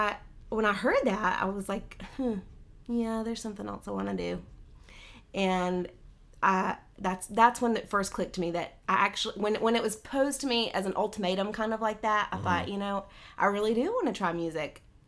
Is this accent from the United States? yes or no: yes; Birmingham, Alabama, United States; Yeah, I'm from Birmingham, Alabama.